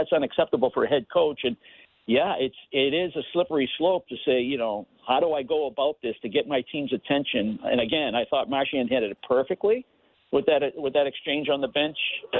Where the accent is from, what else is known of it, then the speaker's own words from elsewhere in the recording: Boston, Massachusetts, United States; from my generation as a fan of the Boston Bruins growing up in Boston